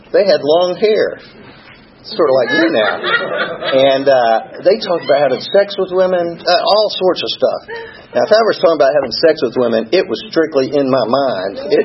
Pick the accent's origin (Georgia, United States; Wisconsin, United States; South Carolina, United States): Georgia, United States; Atlanta; So, I was born right here in Atlanta, down at a hospital, used to be called Georgia Baptist, it's Atlanta Medical now, and I had loving parents.